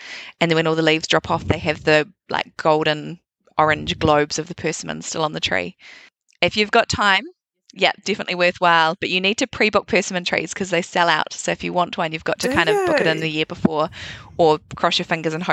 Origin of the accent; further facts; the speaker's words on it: Auckland, New Zealand; Originally I'm from Auckland, but I've been here for nearly 9 years now and definitely call it home.